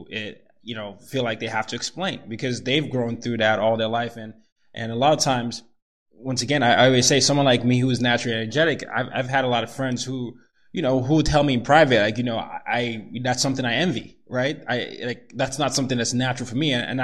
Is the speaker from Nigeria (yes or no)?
yes; Nigeria; So I'm Nigerian, by the way, in case you didn't.